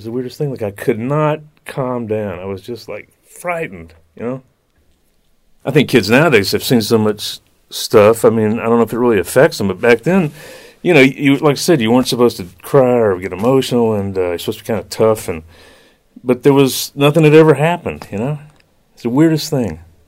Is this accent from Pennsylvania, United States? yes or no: no; Dallas, Texas, United States; an artist here in Dallas, Texas, and I grew up in Dallas.